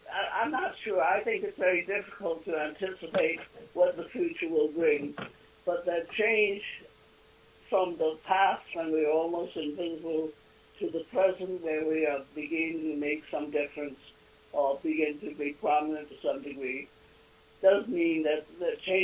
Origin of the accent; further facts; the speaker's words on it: Providence, Rhode Island, United States; born there; I was born about my father's Chinese restaurant in Providence, Rhode Island.